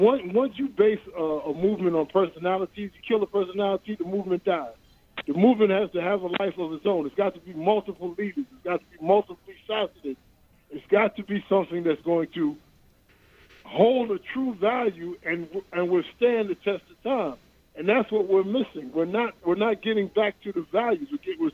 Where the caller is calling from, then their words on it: Jamaica, Queens, New York, United States; Hey, good evening. … calling from Jamaica, Queens.